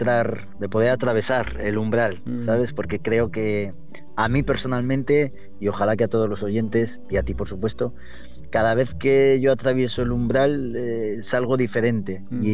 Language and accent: Spanish; England, United Kingdom; Spanish is a second language; no sé cómo se dirá, porque soy inglés